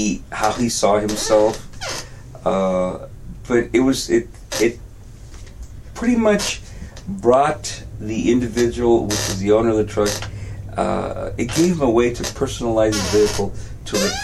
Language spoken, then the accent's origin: English; Mexico; English is a second language; And us too, because we were, you know, we were Mexicanos and we spoke no English. Actually, I was the only one that spoke a little English in those days, because I was going to school.